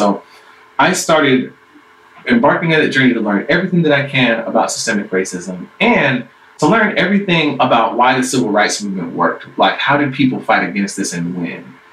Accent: Stone Mountain, Georgia, United States; because I grew up in Stone Mountain, Georgia, where the Ku Klux Klan had been resurrected

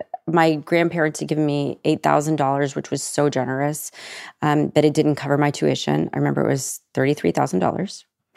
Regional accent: Nashville, Tennessee, United States; Because all those things I learned about being a kid were just formed by growing up in Nashville.

